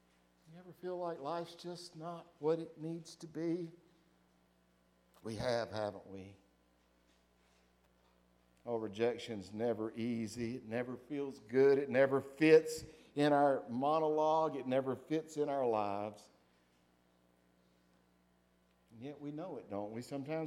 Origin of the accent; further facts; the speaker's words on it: North Carolina, United States; And I was raised in Bertie County. Bertie County, when I was there, was probably 75-80% African American, and the rest were white or Hispanic, but predominantly.